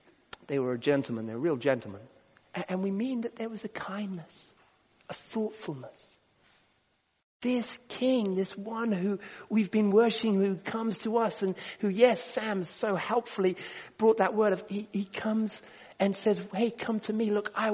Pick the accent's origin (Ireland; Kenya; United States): Kenya; When I was growing up in Kenya, she came to Kenya when I was really quite young, and my mom was so excited.